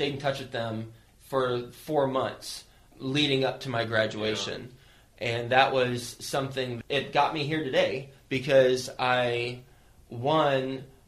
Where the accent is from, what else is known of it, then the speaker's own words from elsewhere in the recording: Lubbock, Texas, United States; moved away as an adult; now in New York City, United States; I moved straight from Texas, so Lubbock, Texas, cows and cotton, to New York City, a bunch of skyscrapers and concrete